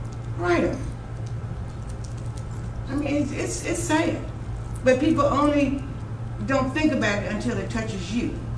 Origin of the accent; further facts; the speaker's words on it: Columbia, South Carolina, United States; I'm from Columbia, South Carolina.